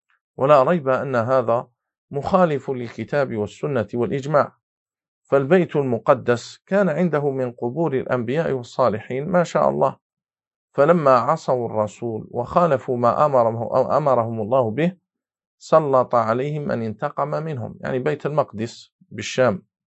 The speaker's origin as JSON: {"language": "Arabic", "country": "Algeria", "said": "أنا حضرت مرة في منطقة عندنا في الجزائر"}